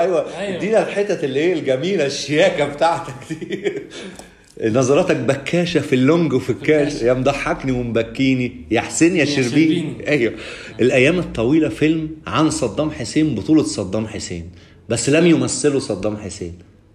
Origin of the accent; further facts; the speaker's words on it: Egypt; بس طب احنا عندنا في مصر يعني